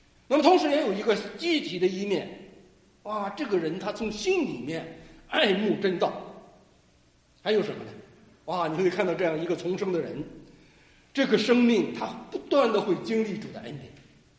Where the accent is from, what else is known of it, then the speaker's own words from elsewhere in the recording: Hebei, China; 因为刚才姐妹介绍我是河北的哈，河北的话呢我们北方过年